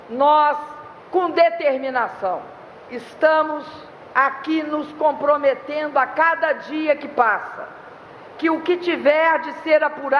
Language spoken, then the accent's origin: Portuguese; Brazil; como brasileiros que amam e defendem esse país